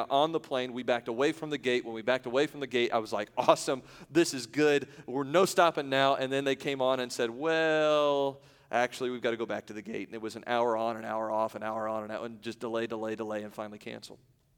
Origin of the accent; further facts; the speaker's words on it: Indiana, United States; hey, listen, I'm a pastor from Indiana. I said